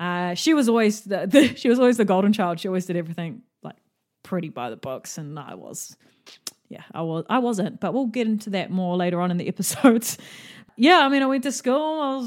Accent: Auckland, New Zealand; I'm 28 years old and I do live in New Zealand, Tamaki Makaurau in Auckland. I grew up in South Auckland. Lived in Auckland my whole life with my mom.

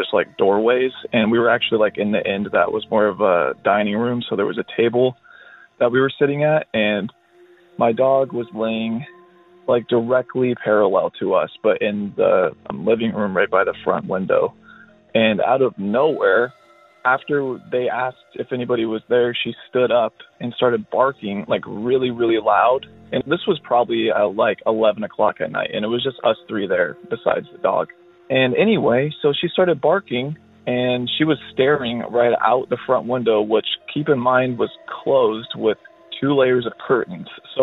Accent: Oregon, United States; I'm from Oregon.

